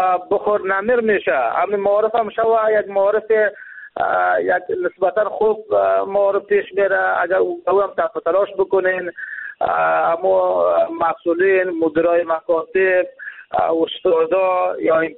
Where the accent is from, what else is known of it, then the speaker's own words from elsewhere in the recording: Jowzjan, Afghanistan; ولایت ما، ولایت جوزجان، برای فعلا یک ولایت ناامن است